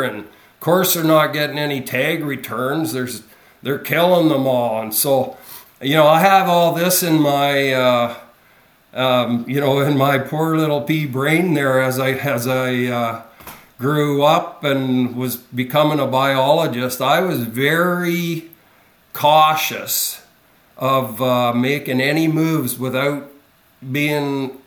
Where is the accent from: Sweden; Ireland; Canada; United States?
Canada; Rossall, Ontario; also born or lived in Parry Sound; But I grew up in southern Ontario. I was born in Parry Sound and grew up in a little town, Rossall, population 240, and surrounded by water.